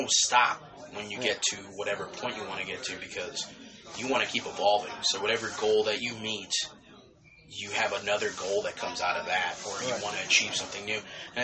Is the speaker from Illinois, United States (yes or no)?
yes; Chicago, Illinois, United States; But I wouldn't have it any other way being from Chicago. Like, I'm from Chicago